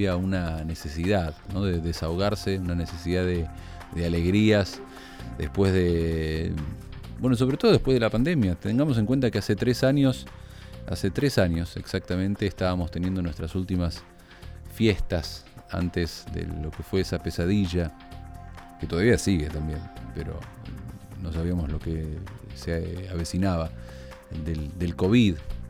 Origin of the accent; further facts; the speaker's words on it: Argentina; Así somos los argentinos y las argentinas